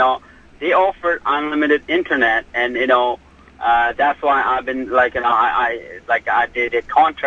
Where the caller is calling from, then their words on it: Brooklyn, New York, United States; Okay, calling from Brooklyn.